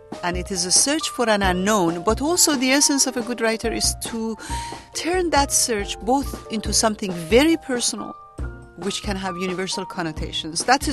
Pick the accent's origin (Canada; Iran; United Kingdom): Iran; now in United States; I come from Iran. I'm a new U.S. citizen